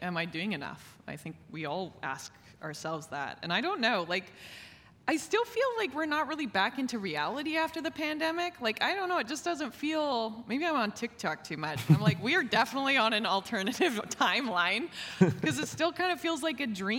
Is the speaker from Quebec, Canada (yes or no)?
no; Calgary, Alberta, Canada; I'm from Calgary, Alberta, Canada. I was born in 1989.